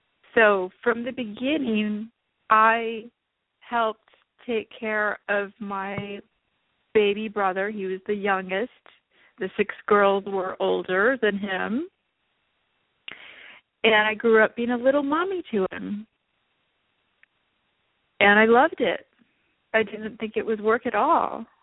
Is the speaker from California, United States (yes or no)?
yes; Santa Monica, California, United States; born there; I'm from a Mexican family, born in the United States. We're American. We're Mexican-American. I was born in Santa Monica. And we speak English.